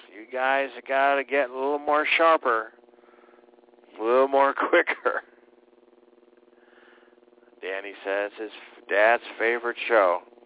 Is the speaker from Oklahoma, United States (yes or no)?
yes; Oklahoma, United States; I don't have many Oklahomans, even though I'm from Oklahoma, that listen to this show.